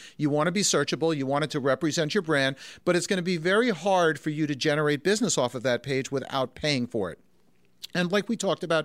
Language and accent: English; New Jersey, United States; No, I'm from New Jersey. I never get put on the spot.